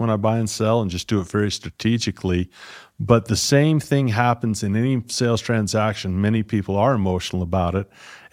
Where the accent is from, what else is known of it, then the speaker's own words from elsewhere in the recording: United States; Well, in my home country, the United States, the predominant retirement system is called the 401k.